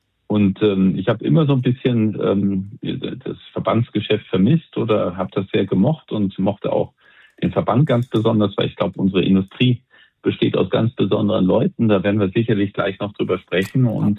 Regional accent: Bavaria, Germany; now in Starnberg, Germany; Im Homeoffice in Starnberg. Ich bin ja Bayer, spreche ein astreines Hochdeutsch. Auch wenn man es nicht hört

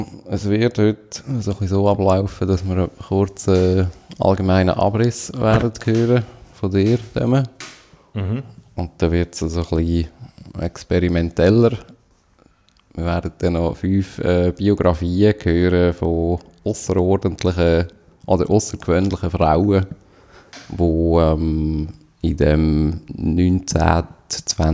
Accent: Switzerland; Was gerade so als Schweizer nicht ganz selbstverständlich ist.

